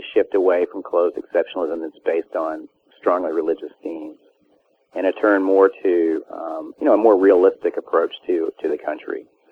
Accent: Georgia, United States; I grew up in the South. I'm a Southerner. I grew up in Georgia.

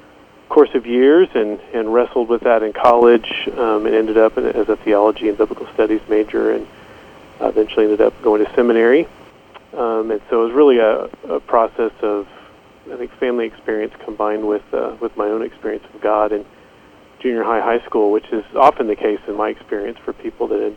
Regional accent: Nashville, Tennessee, United States; I grew up in Nashville, Tennessee, and the senior pastor of the church I grew up in would regularly talk about and preach about a call to full-time ministry.

